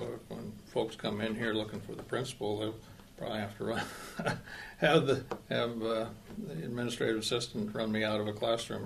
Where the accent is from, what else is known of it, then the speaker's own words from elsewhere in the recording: North Dakota, United States; now in Nome, United States; I was born and raised in North Dakota, and I grew up on a farm in south central North Dakota.